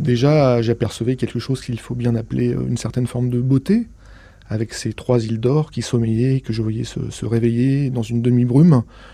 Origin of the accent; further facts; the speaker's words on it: Paimpol, Brittany, France; moi j'ai grandi à Paimpol, dans les Côtes d'Armor